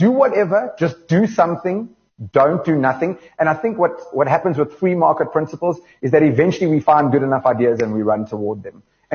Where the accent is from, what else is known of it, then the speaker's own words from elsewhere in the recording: South Africa; I'm just a South African citizen.